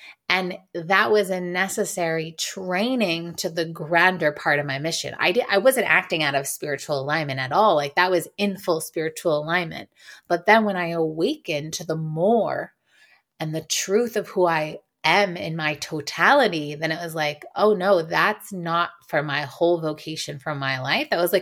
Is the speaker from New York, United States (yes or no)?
yes; New York City, New York, United States; And diversity and growing up in New York City was like an amazing education.